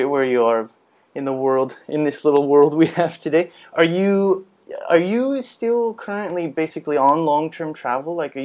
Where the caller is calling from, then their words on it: Thailand; I'm calling in from Thailand